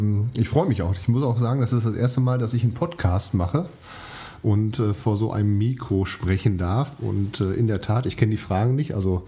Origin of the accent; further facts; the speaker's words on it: Werl, North Rhine-Westphalia, Germany; born there; Das bin ich nicht in Hamm, das bin ich in Werl, der kleinen Wallfahrtsstadt Werl, Kreis Soest.